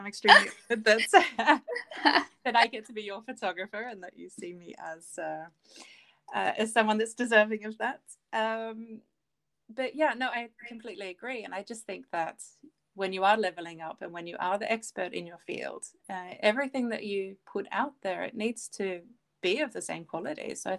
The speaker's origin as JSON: {"language": "English", "country": "Australia", "tie": "born or raised there", "lives_now": "Sweden", "said": "Lumeah is the street that I grew up on in Australia."}